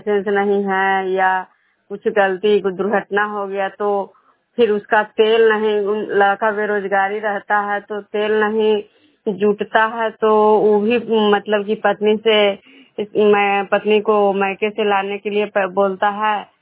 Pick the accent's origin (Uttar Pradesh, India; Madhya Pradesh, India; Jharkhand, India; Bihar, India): Bihar, India; Vishnupur